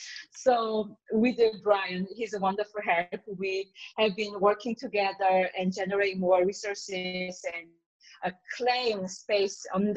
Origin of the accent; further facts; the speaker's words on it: South Korea; And I'm originally from South Korea.